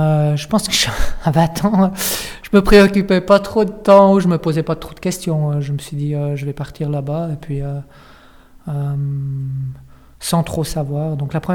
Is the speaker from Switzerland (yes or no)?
yes; Charrat, Valais, Switzerland; je suis né à Chara, un petit village valaisan, qui fut pour moi, je pense que j'ai eu une enfance très heureuse. Je pense qu'on a la chance, en grandissant en Valais, de grandir dans un pays qui est assez extraordinaire.